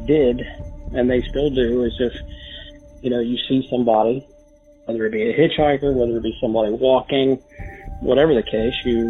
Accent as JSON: {"language": "English", "country": "United States", "tie": "born or raised there", "said": "And I grew up in Claremont County."}